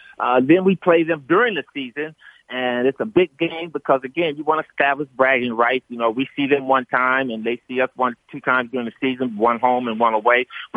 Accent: Boston, Massachusetts, United States; have an opportunity to play for my hometown team, which is a rarity for anybody. And so we finally get to the Celtics

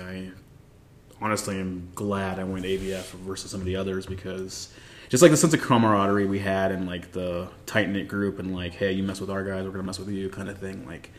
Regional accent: San Antonio, Texas, United States; I'm originally from San Antonio, Texas. Yeah, southern United States. I joined the Navy at 17 out of San Antonio.

